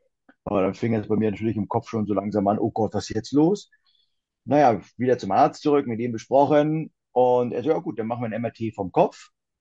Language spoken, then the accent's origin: German; Sylt, Schleswig-Holstein, Germany; now in Hamburg, Germany; ich komme aus Hamburg, also ich lebe jetzt mit meiner Frau in Hamburg, komme gebürtig aber von der wunderschönen Nordseeinsel Sylt. Wir haben zu Hause einen landwirtschaftlichen Betrieb